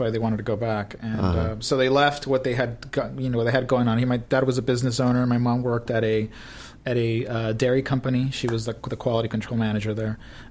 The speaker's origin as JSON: {"language": "English", "town": "Los Angeles", "region": "California", "country": "United States", "tie": "born or raised there", "said": "Yeah, in downtown Los Angeles. And I went to school. The first school I ever went to pre-kindergarten was an all-Chinese school."}